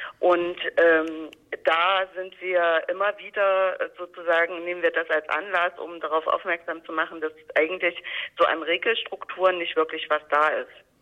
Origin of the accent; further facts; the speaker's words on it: Erfurt, Thuringia, Germany; born there; ich bin 1982 in Erfurt geboren.